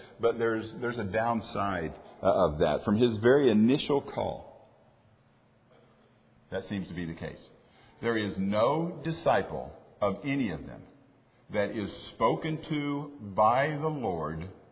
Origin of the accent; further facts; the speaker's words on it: Florida, United States; Growing up in Florida, been there, done that. Spent enough of my life on a boat in Florida